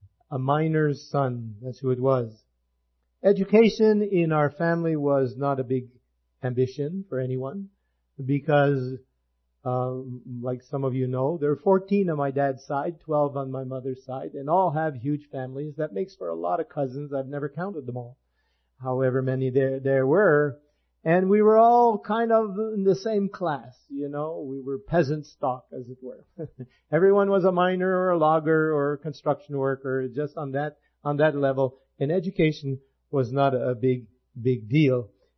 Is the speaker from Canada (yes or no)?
yes; Canada; You know, we come from Canada, by the way.